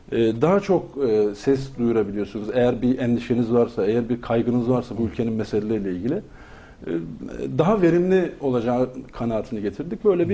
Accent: Diyarbakır, Diyarbakır Province, Turkey; also born or lived in Ankara; hayatımın bir kısmı hemen hemen yarısı Diyarbakır'da geçti, yarısı Ankara'da geçti. 1980 Diyarbakır doğumluyum. İlk ortayı Diyarbakır'da tahsilimi tamamladım. Daha sonra Ankara'ya kimya meslek lisesini kazandık.

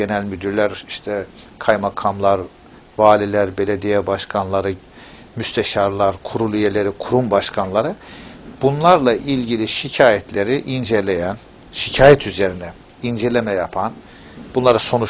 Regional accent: Samsun, Turkey; Evet, aslen Trabzonluyuz. Baba memleketi Trabzon. Fakat Samsun'da doğdum. 1959 Samsun doğumluyum. İlkokulu, ortaokulu Samsun'da okudum. Liseyi İzmit'te.

